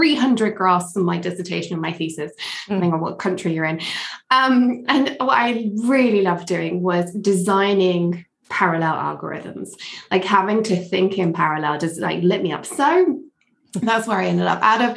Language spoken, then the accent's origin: English; England, United Kingdom; I went to university in Edinburgh, although I grew up in England. I'm Scottish, but I grew up in England. Went to university in Edinburgh.